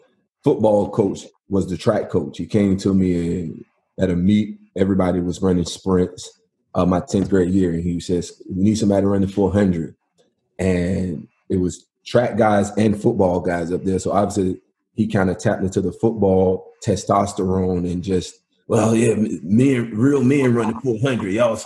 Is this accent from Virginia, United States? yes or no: yes; Portsmouth, Virginia, United States; And then I'm from Portsmouth. So right here in Norfolk, I met the coach